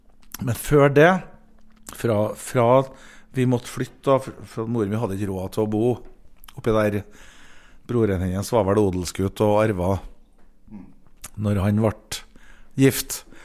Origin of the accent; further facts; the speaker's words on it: Trøndelag, Norway; Jeg har vokst opp I Blomsterbyen Blomsterbarn fra Blomsterbyen det jo mellom kan si, Moholt og Nardo